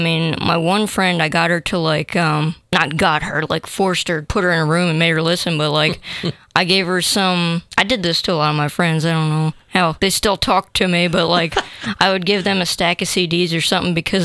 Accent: New Jersey, United States; now in Kentucky, United States; New Jersey.

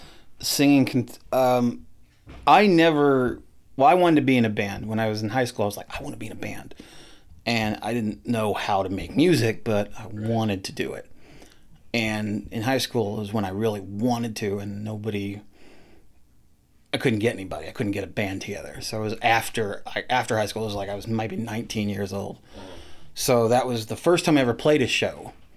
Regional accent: Kentucky, United States; also born or lived in Indiana; I lived there from 78. I was born in March 26, 1978. I lived there until I was on and off between there and Kentucky until 1984. That was when I think second grade, and I finally moved down to Kentucky, finally, and then just permanently moved here.

